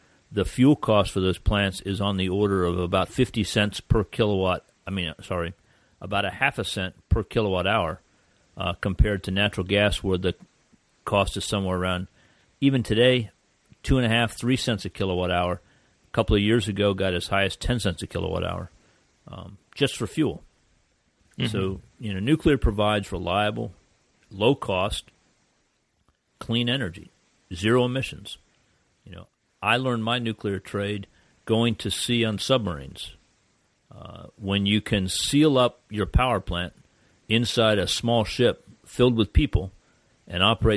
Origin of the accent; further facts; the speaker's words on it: Florida, United States; My father was an electrical engineer for Florida Power and Light Company, and I grew up in South Florida.